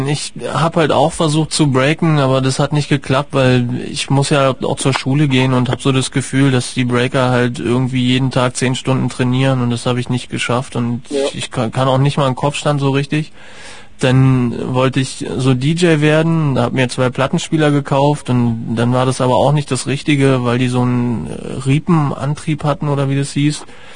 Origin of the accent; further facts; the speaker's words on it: Berlin, Germany; Ich komme aus Kreuzberg.